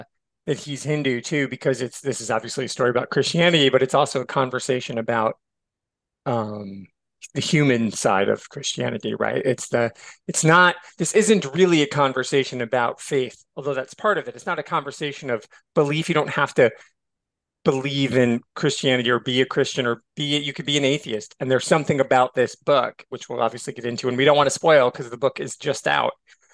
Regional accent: Michigan, United States; So how did you, like, I'm from Michigan, Asterix didn't make it there apparently.

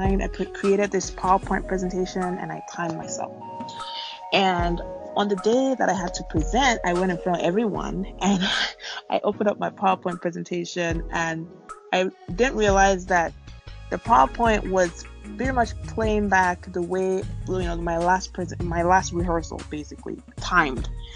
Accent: Nigeria; English is a second language; So the fact that I speak this way is because I grew up in Nigeria.

